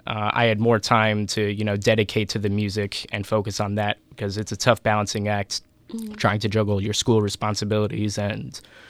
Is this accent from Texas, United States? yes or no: no; Long Island, New York, United States; Well, to be specific, I grew up in the Long Island area, mostly suburbs, nothing really terribly interesting about it.